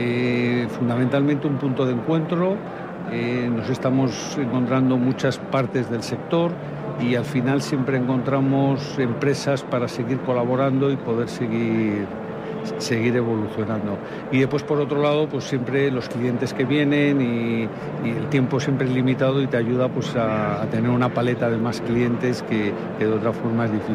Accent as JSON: {"language": "Spanish", "town": "Madrid", "region": "Community of Madrid", "country": "Spain", "said": "Yo siempre pongo un ejemplo, y soy de Madrid"}